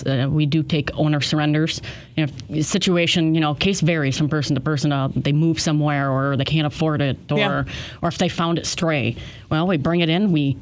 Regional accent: Muskegon, Michigan, United States; because I'm originally from Muskegon, and I came down here.

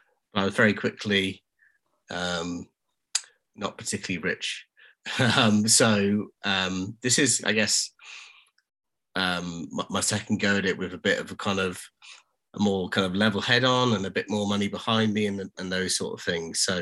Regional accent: Cardiff, Wales, United Kingdom; now in Newcastle, United Kingdom; I'm not originally from Newcastle, so I moved up from Cardiff in Wales, and was just sort of kind of feeling out the local scene.

